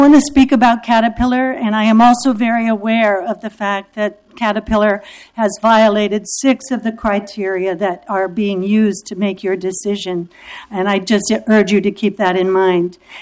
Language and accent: English; Olympia, Washington, United States; I am from Olympia, Washington, and I want you to know that my community is very much dealing with these issues as well.